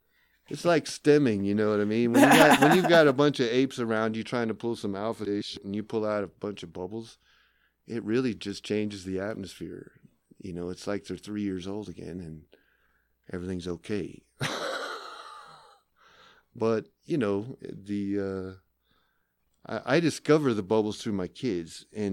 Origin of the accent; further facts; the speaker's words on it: Carlsbad, New Mexico, United States; also born or lived in Lovington, United States / Albuquerque, United States; Born in Lovington, grew up in Carlsbad, eventually made it to Albuquerque after college.